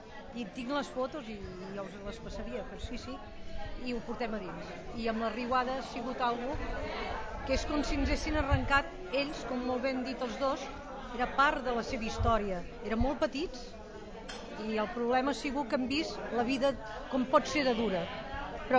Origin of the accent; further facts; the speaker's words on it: Barcelona, Catalonia, Spain; Nosaltres venim de Barcelona, de Gràcia